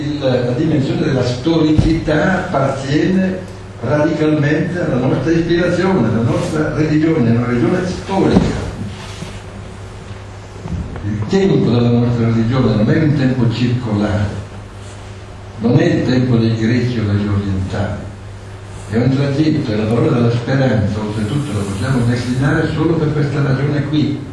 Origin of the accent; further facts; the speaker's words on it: Brescia, Lombardy, Italy; guardi che non sono di Bergamo, sono di Brescia